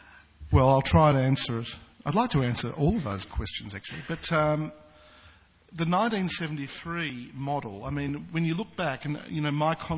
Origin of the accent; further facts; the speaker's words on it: Australia; As an Australian artist myself, I'm always going to be very sympathetic towards Australian content